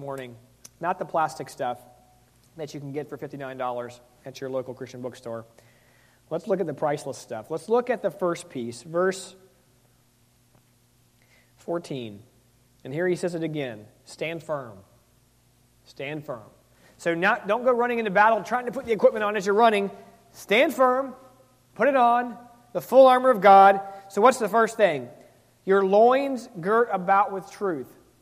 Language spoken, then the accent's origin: English; the South, United States; You know, I grew up in the South, and we have this movement that's just been around forever.